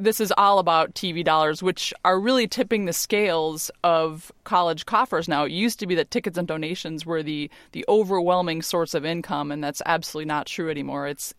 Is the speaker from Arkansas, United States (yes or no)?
no; Minnesota, United States; I was actually at Game 7 in 1991 when my hometown Minnesota Twins beat the Braves